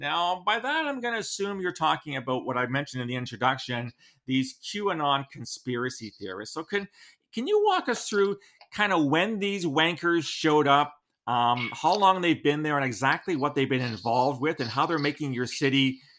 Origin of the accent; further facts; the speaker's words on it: London, Ontario, Canada; now in Russell, Canada; I'm from London, and we have a police force. I'm now living in Russell, which is covered by the OPP, OPP Detachment, Ontario Provincial Police.